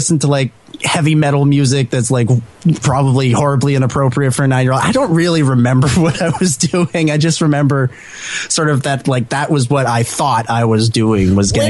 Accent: Canada; because I am Canadian and I must play hockey.

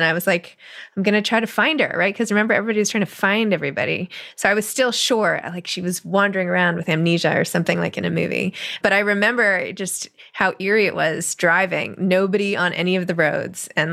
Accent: New York City, New York, United States; you know, personally for the city, for the country, you know, as a New Yorker, as everything.

